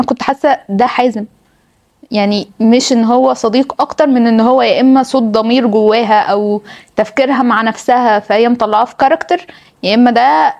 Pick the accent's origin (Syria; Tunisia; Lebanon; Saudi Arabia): Syria; أنا سو سوري، أنا شخص مختلف